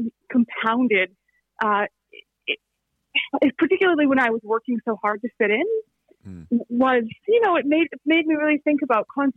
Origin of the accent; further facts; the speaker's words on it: United States; accent: American; American accent, and that's not going to change. And it's the kind of thing where, you know, I understand my accent marks me as an outsider.